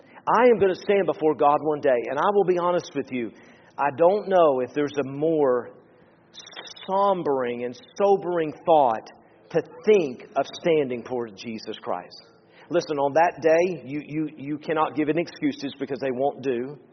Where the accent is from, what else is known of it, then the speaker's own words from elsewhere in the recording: Tennessee, United States; Now, I grew up in Tennessee. We used to often say, well, I reckon so.